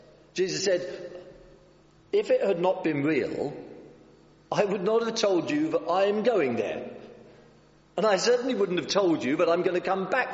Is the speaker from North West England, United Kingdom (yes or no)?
no; London, United Kingdom; born there; now in Warwick, United Kingdom; I am actually, although I live in the Midlands of England now, in just outside the town of Warwick, I am a Londoner by birth